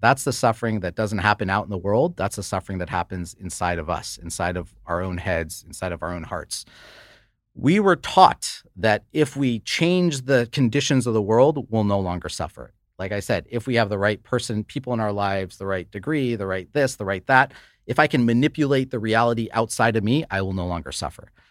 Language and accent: English; United States; You know, we both grew up in the United States.